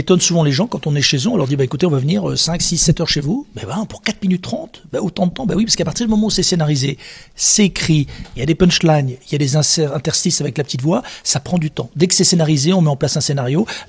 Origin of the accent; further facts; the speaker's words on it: Bourgogne-Franche-Comté, France; Moi, je suis jurassien, donc voilà, évidemment, j'ai une appétence particulière pour le Haut-Jura, voilà, où j'ai de la famille.